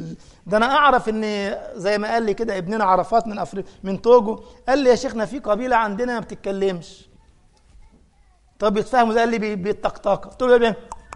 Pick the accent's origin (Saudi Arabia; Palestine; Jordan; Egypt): Egypt; accent: Egyptian; فأنا لما أقول بص أنا مصري، ها، فبلهجتي المصرية يعني ينظر.